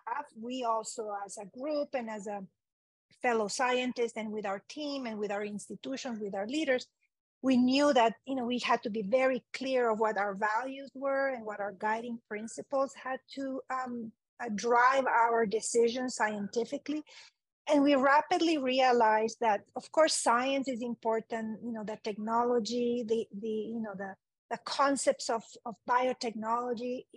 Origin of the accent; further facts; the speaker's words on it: Honduras; also born or lived in Italy; I grew up in Honduras. I'm Italian by birth, but I grew up in Honduras